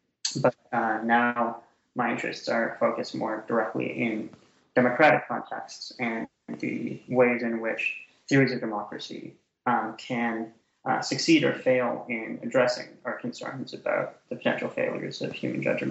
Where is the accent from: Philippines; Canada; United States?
Canada; I'm Canadian originally